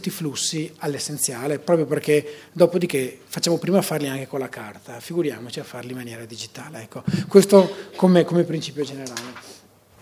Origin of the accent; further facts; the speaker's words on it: Vicenza, Veneto, Italy; accent: Vicenza dialect; Sentite anche che sono di Vicenza, della mia cadenza dialettale, ma portate pazienza.